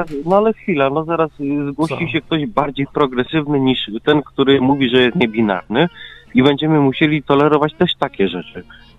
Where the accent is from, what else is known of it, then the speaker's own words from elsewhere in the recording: Poznań, Greater Poland Voivodeship, Poland; ja też jestem z Poznania, słuchaj